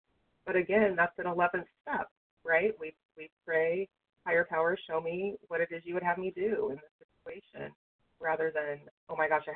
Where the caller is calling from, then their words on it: West Virginia, United States; from West Virginia